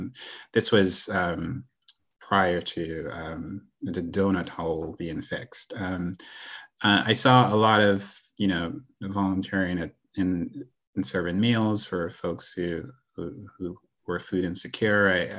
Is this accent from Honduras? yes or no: no; Dominica; I grew up in the Caribbean. I grew up in the Caribbean in a small island called Dominica. It's about 290 square miles and a population of about 72,000 people.